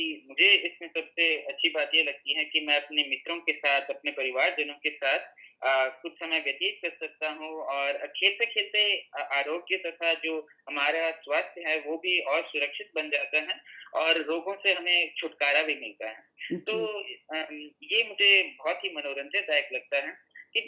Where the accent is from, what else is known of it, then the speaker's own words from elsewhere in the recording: Karnataka, India; first language Kannada; Hindi is a second language; घरेलू वातावरण में जो हमारी मातृभाषा है वो कन्नड़ है, क्योंकि हम सब कर्नाटक रहते हैं